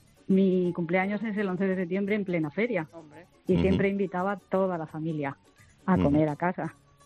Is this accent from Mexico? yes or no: no; Albacete, Castilla-La Mancha, Spain; un saludo a María José, que es mi paisana, porque soy de Albacete.